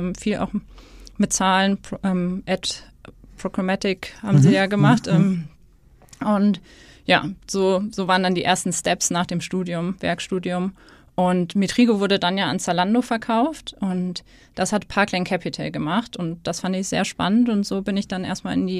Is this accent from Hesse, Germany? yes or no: yes; Hesse, Germany; now in Hamburg, Germany; ich komme aus Hessen, also 2 Stunden von Stuttgart, und dachte so, oh, jetzt nach Hamburg ziehen, weil ich auch eigentlich sehr heimatverbunden bin.